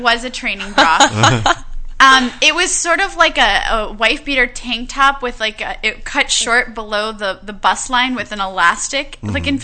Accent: Florida, United States; I grew up in Florida, but the way Susie and I met was We were child models together.

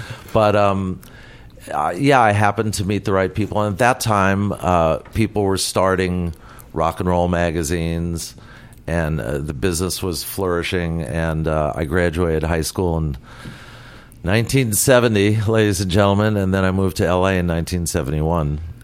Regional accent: New York City, New York, United States; Queens, New York.

